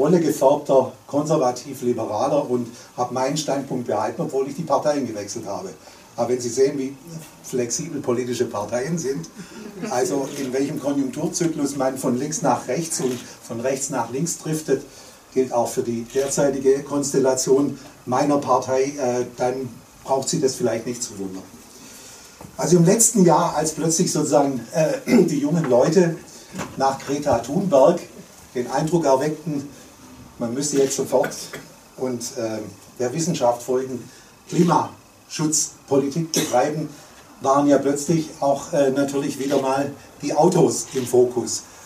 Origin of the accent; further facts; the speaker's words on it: Ravensburg, Baden-Württemberg, Germany; Bei mir in meiner Ecke, wo ich herkomme, Ravensburg, ländliche Region, also Mittelstädtchen mit 50.000 Einwohnern, fast am Bodensee.